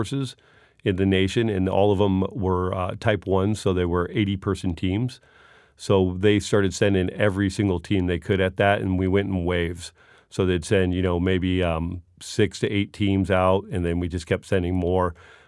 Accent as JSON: {"language": "English", "town": "Los Angeles", "region": "California", "country": "United States", "tie": "born or raised there", "said": "I grew up in Los Angeles, so I know what big buildings and skyscrapers are like."}